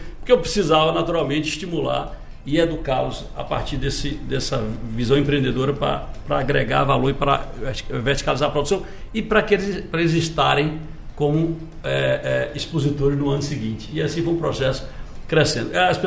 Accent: Bahia, Brazil; Eu sou da cidade, é da Bahia.

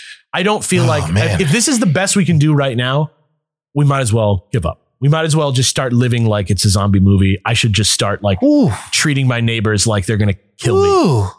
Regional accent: United States; I'm American. And as an American person who like reads the news every day.

